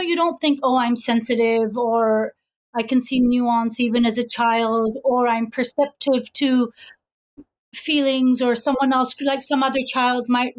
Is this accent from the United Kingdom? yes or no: yes; England, United Kingdom; because I grew up in England, in the 70s, 80s, you know, certain time period